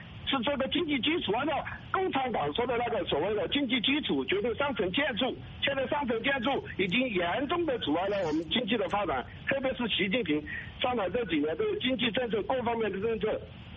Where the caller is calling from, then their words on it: Sichuan, China; 我是四川的，我讲一下我们这里一个情况吧。